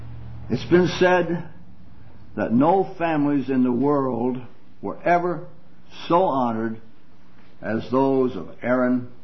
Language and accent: English; Virginia, United States; You know, I'm originally from Virginia.